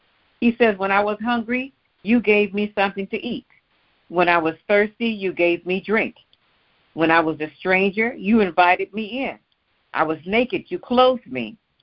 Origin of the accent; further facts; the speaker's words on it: New York, United States; Now, when I was growing up in New York, we had to travel to the subway station on 125th Street, usually walking, and cross over to 42nd Street